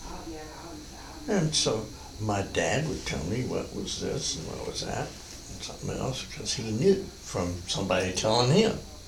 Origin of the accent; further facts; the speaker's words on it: Baltimore, Maryland, United States; I was born and raised in Baltimore, but I lived the summers in Newark, Delaware, all over the place.